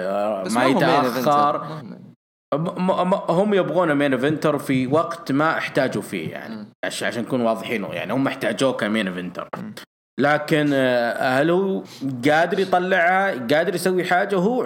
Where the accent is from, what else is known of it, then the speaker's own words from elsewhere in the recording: Wahlan, Saudi Arabia; هي قريتي اللي أنا ساكن أو ولدت وترعرعت وكبرت بها اسمها وهلان الفتح كلها.